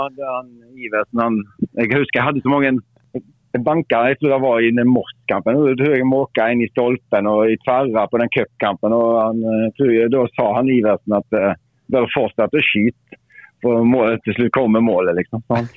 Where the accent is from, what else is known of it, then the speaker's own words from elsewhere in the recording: Stord, Vestland, Norway; Vi hadde jo en sånn kompisgjengen hjemme på Stord